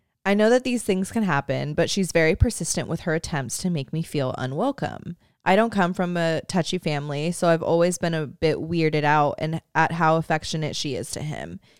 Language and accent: English; United States; now in Cambridge, United Kingdom; For context, I'm an American who lives in Cambridge, England, and they are both born and raised British folks.